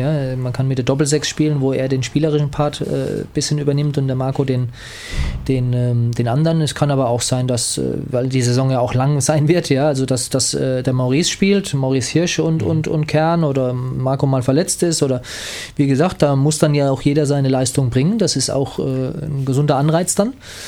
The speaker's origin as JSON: {"language": "German", "town": "Mannheim", "region": "Baden-Württemberg", "country": "Germany", "said": "ja, ich bin auch Mannheimer."}